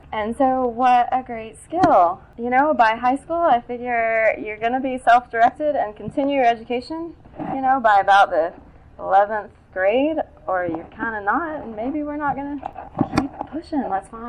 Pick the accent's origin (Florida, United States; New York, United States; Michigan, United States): Florida, United States; I grew up in Florida, so you could go to the beach at any time